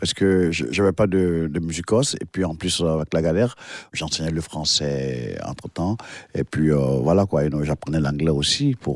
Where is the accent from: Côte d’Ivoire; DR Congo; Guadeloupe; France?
Côte d’Ivoire; Dambokro; also born or lived in Odienné / Boundiali / Korhogo; D'abord, Dambokro, ma ville natale, et puis mon village natal, et puis ensuite Odiené, et puis Bundiali, et puis Korogo.